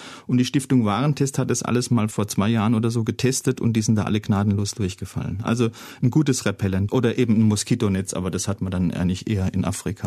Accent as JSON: {"language": "German", "town": "Karlsruhe", "region": "Baden-Württemberg", "country": "Germany", "said": "Also ich komme aus Karlsruhe, das ist ja im Oberrheingebiet, das hat ja eh so ein mediterranes Klima."}